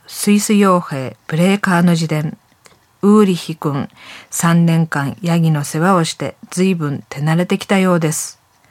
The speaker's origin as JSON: {"language": "Japanese", "town": "Morioka", "region": "Iwate", "country": "Japan", "tie": "born or raised there", "said": "私の故郷の方言を思い出すんですけれども"}